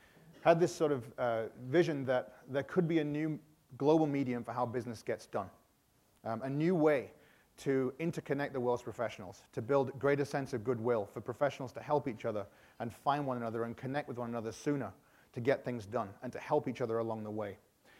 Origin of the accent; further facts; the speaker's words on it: England, United Kingdom; as a kid growing up in England in the 80s, you think Chicago, you think Ferris Bueller's Day Off.